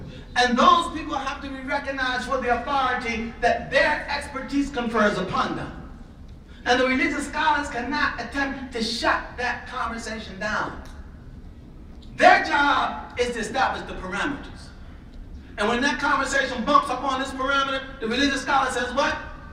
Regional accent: Philadelphia, Pennsylvania, United States; Wait a minute, I'm from Philly. Where are you?

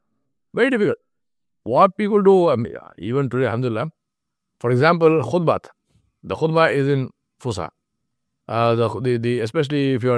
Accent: India; I think I'm from India. I know the situation. I know how bad it is.

